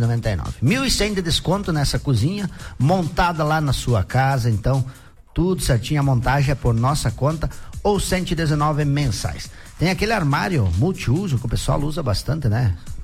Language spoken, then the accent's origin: Portuguese; Bom Jesus do Oeste, Santa Catarina, Brazil; born there; Ele estudava comigo lá de Bom Jesus do Oeste.